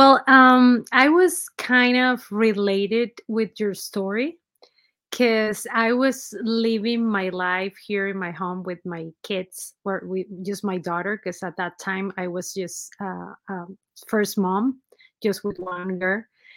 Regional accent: Venezuela; moved away; I'm from Venezuela, my home country. And I came here

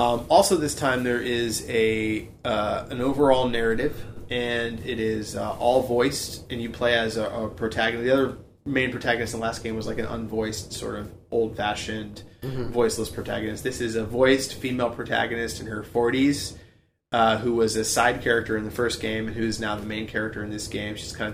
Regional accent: Florida, United States; I was like, yeah, I'm from Florida.

